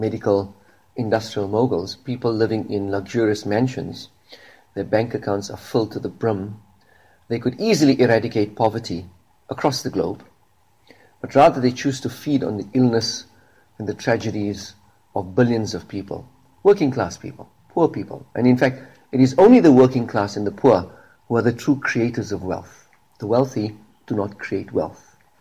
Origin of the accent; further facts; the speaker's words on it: South Africa; I'm from South Africa.